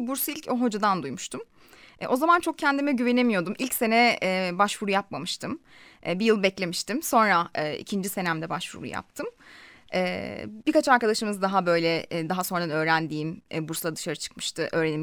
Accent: İzmir, Turkey; Zaten İzmirliyim ve İzmir'de okumuştum üniversiteyi de.

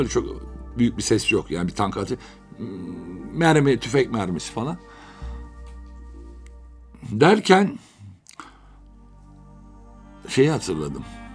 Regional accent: Trabzon, Turkey; Hani ben dedim ya Trabzonluyum

